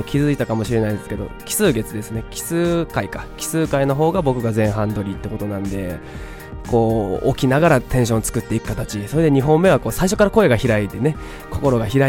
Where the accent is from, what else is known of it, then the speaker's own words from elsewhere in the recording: Kyushu, Japan; 僕はその、まあ、九州で育ったんですけども